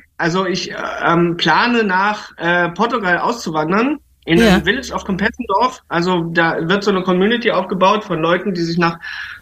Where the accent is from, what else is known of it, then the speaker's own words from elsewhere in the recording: Aschersleben, Saxony-Anhalt, Germany; born there; Nee, ich bin in Aschersleben